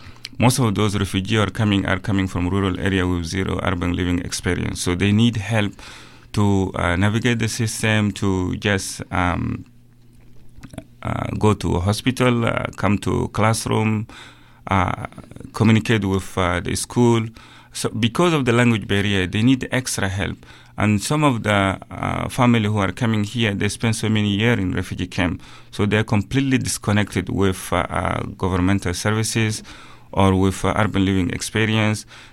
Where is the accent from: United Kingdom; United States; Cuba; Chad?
Chad; originally from Chad, Central Africa.